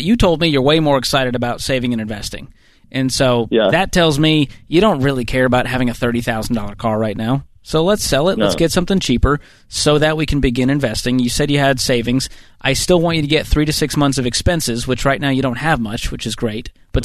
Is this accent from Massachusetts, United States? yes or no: yes; Boston, Massachusetts, United States; I'm from Boston. It was a joke.